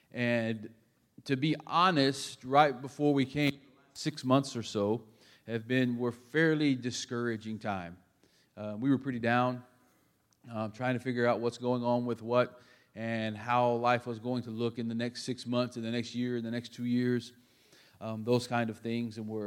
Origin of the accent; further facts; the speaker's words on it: United States; But being a part of that school and being American, one of the things that's really been a benefit for us is with the French people who are there.